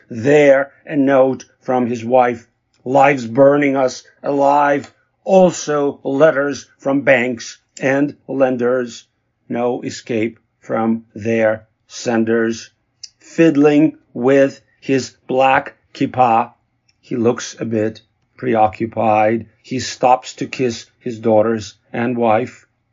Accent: Moscow, Russia; now in United States; I'm originally from Moscow when it was still the Soviet Union, and I've been living in the United States since 1987.

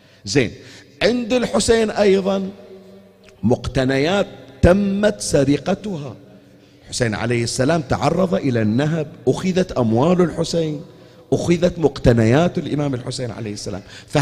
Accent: Bahrain; يسائلون أنت من وين، يقول أنا I'm from Bahrain. Where is Bahrain? Arabian Gulf. Which Gulf? Middle East. أي Middle East؟ ما يدرون أصلا موقعنا في الخارطة وين صاير

